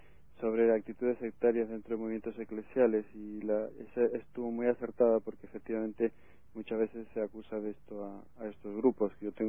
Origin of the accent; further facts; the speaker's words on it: Madrid, Community of Madrid, Spain; de Madrid.